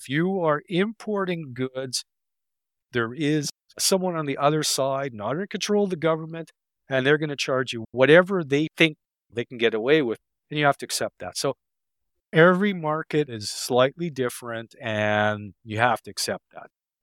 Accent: Canada; as a Canadian, one of the topics of conversation up here is what a disaster the US medical system is.

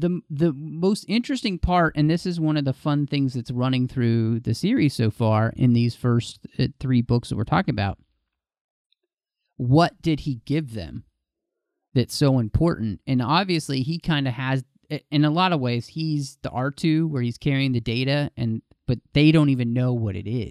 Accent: Dallas, Texas, United States; I grew up in Dallas, Texas, and a lot of my friends were big hunters and they really enjoy it.

